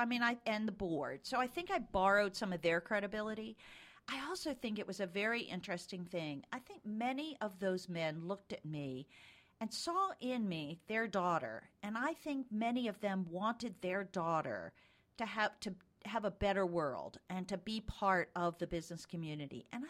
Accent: Baltimore, Maryland, United States; It was. I grew up in Baltimore, Maryland, outside of Baltimore, Maryland, and went to high school there

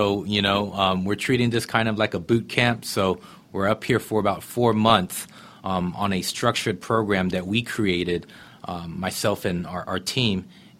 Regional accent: Seoul, South Korea; now in United States; I was actually born and raised in Seoul, Korea, and my background is I come from being a military brat, traveled all over

